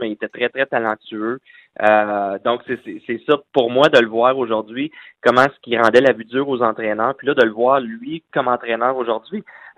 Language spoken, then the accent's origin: French; Quebec, Canada; C'est toujours spécial en tant que Québécois